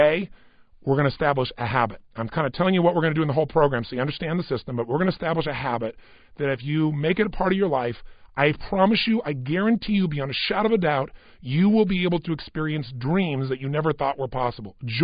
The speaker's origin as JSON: {"language": "English", "town": "Azusa", "region": "California", "country": "United States", "said": "I'm a kid from Azusa, if you know where that is, California. It's not a big, giant place."}